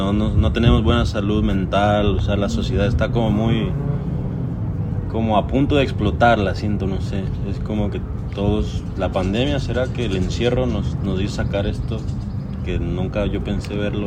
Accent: Quito, Pichincha, Ecuador; moved away; Yo de donde soy, de Quito, es ciudad grande, pero no es playa, es sierra, es montaña, pero es ciudad.

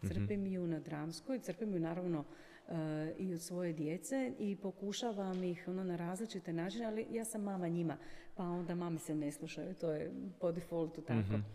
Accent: Zadar, Zadar County, Croatia; Zadar je moj rodni grad. Zadar je grad koji me ono apsolutno obilježio kao srednju školku.

